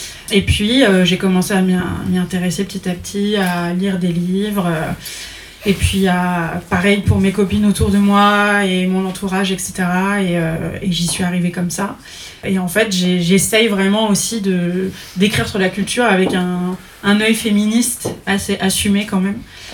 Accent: Grand Est, France; J'ai 32 ans, j'ai grandi en Lorraine, donc pas très loin d'ici, mais c'est ma première fois à Reims

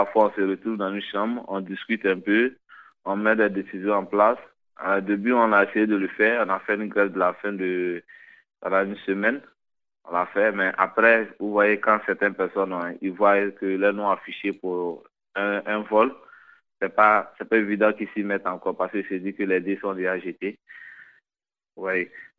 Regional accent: Côte d’Ivoire; je suis ivoirien.

